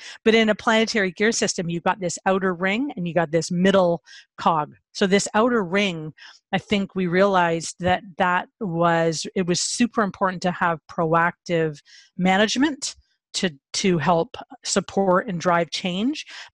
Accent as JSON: {"language": "English", "town": "Hamilton", "region": "Ontario", "country": "Canada", "tie": "born or raised there", "said": "so I learned about this technology solution that from these masters at, in my hometown, actually, ArcelorMittal Dofasco"}